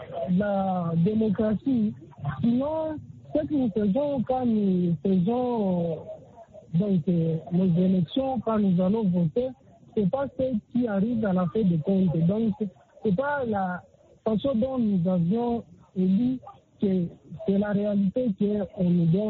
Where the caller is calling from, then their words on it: Goma, North Kivu, DR Congo; depuis la République démocratique du Congo, précisément à Goma. Ici chez nous, en Afrique